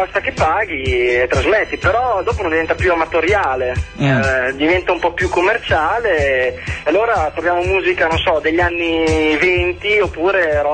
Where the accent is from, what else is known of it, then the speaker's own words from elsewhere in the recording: Emilia-Romagna, Italy; now in Bologna, Italy; Ma io sono romagnolo, però sto qua perché ho deciso di farlo studente a vita, quindi sto qua a Bologna